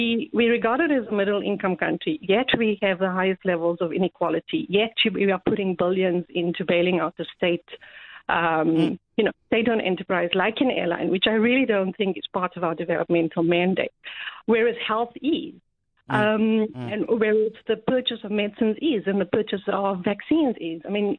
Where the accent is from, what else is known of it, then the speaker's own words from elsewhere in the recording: South Africa; I can't hold anybody there to account as a South African citizen.